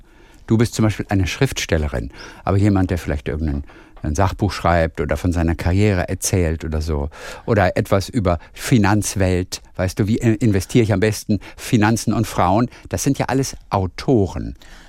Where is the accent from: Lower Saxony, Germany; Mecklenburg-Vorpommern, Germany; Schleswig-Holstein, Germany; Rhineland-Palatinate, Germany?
Schleswig-Holstein, Germany; Lübeck; Ich komme aus Lübeck